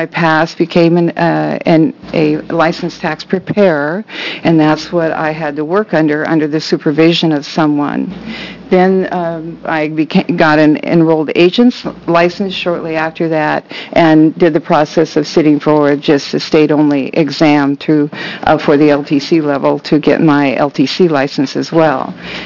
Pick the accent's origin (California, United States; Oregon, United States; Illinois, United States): Oregon, United States; Oregon City; from Oregon City